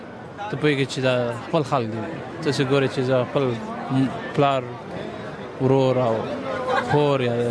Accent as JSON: {"language": "Pashto", "country": "Afghanistan", "said": "په موږ افغانان یو چې وکړو نو ګور دلته زیاتره د پاکستانيان دی"}